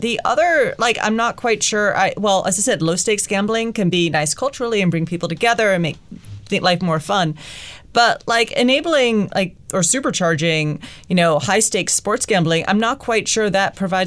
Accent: Storrs, Connecticut, United States; Like, I'm from Storrs, Connecticut, this tiny town in the middle of nowhere, but we have this, like, enormous basketball dynasty.

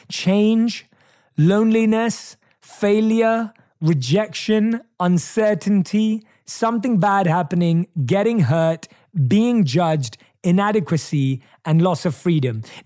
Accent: England, United Kingdom; In my home country of England, we once resisted the newfangled technology of the umbrella.

